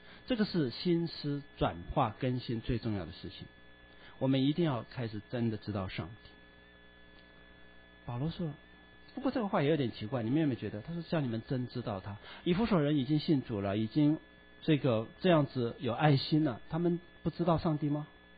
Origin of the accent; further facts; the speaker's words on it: China; 你会发现我们中国人马上就会说报应